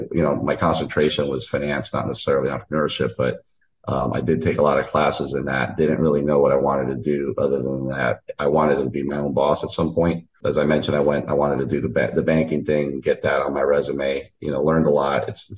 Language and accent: English; Miami, Florida, United States; You know, I grew up in Miami through Hurricane Andrew